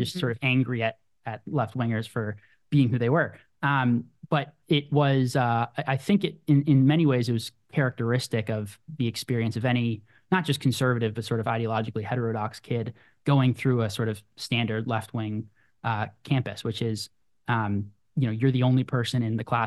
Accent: Portland, Oregon, United States; We grew up in Portland, Oregon, which isn't exactly a bastion of right wing politics.

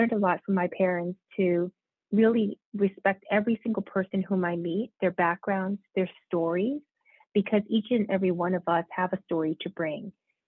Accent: New York City, New York, United States; I always joke, growing up in New York City

